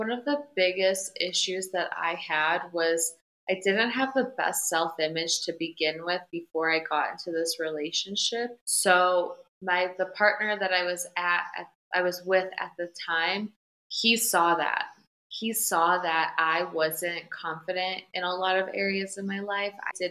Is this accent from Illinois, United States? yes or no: yes; Chicago, Illinois, United States; I'm from Chicago originally, and I loved working and living there.